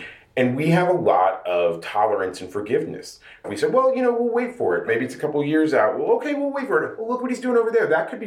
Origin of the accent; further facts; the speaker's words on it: East Coast, United States; now in Las Vegas, United States; When I came here from the East Coast, I'd never seen an art scene quite as both open-ended and kind of fun-loving as Las Vegas.